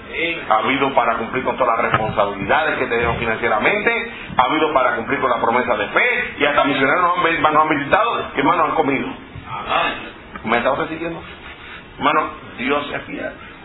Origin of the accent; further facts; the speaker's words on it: Puerto Rico; como decimos en mi país, yo soy puertorriqueño